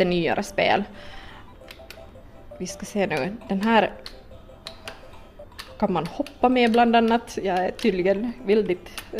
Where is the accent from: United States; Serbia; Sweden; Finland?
Finland; så vi är alltså finländare